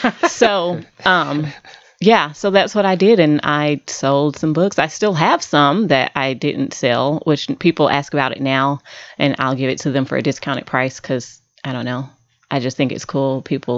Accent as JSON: {"language": "English", "town": "Houston", "region": "Texas", "country": "United States", "tie": "born or raised there", "said": "because I grew up in Houston."}